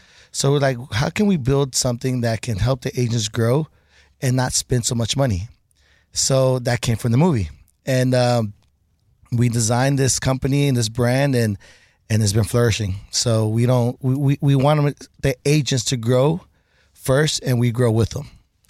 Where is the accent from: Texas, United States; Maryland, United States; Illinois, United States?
Texas, United States; Houston; I grew up in Heights, so that's been my specialty area.